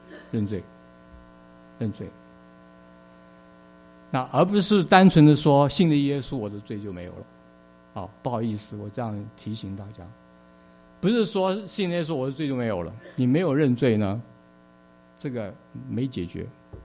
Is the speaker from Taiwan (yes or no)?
yes; Taiwan; 因为我在台湾出生，我在台湾长大